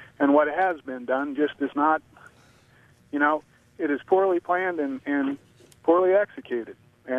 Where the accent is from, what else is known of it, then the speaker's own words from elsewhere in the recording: Gulf Coast, United States; now in La Crosse, United States; I'm from the Gulf Coast originally. And I worked in and out of New Orleans for quite a few years of my life.